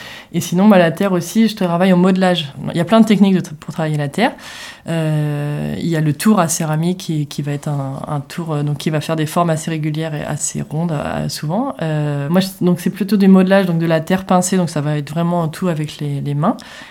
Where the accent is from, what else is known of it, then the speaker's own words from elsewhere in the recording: Dinan, Brittany, France; moi, je viens de Dinan, dans les Côtes-d'Armor, et on mange aussi des galettes saucisses.